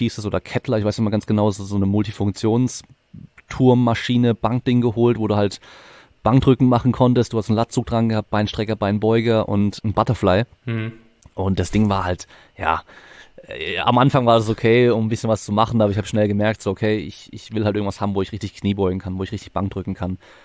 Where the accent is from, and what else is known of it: Freiburg, Baden-Württemberg, Germany